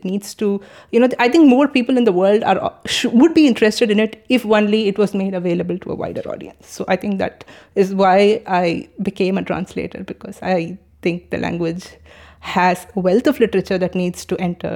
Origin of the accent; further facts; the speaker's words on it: India; So I grew up in India all through.